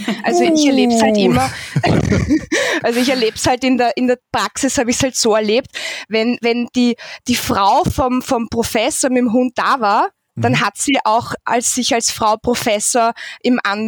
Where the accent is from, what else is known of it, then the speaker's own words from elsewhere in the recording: Vienna, Austria; born there; Ich bin in Wien geboren, ich habe in Wien studiert, habe in Wien gearbeitet